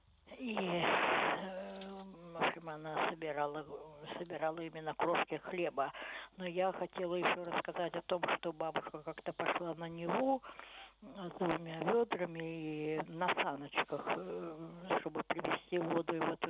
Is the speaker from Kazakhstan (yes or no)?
no; Saint Petersburg, Russia; born there; я ленинградка по рождению. Ну, со стороны папы я в четвертом поколении ленинградка, со стороны мамы немножко поменьше.